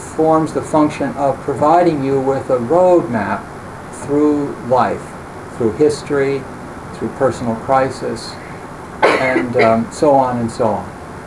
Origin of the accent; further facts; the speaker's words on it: United States; first of all, I'm an American. And, you know, I look, you know, I'm an American.